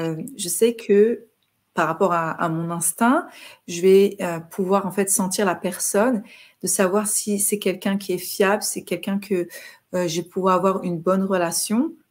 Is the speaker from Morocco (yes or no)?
yes; Morocco; mon message que j'ai en tant que Marocaine, en tant qu'Africaine, puisque mes racines sont en Afrique